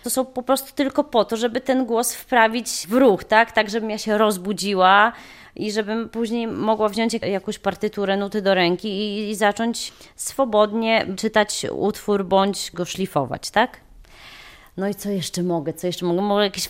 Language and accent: Polish; Białystok, Podlaskie Voivodeship, Poland; Bo ja też z Białegostoku